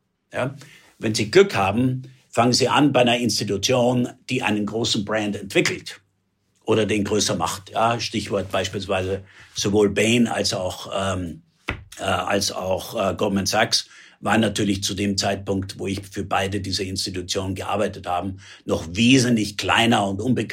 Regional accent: Germany; born there; ich bin 1956 im Westen geboren.

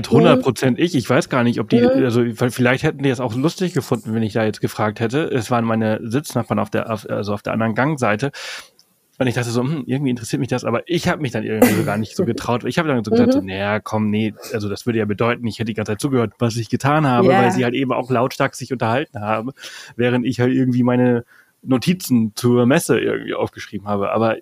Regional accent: Balearic Islands, Spain; Also da komme ich ja her, aber ich bin ja auf Mallorca geboren, aufgewachsen und habe jetzt nicht so viel Bezug auf zum Festland, wo ich nicht war, ja. Oder selten bin.

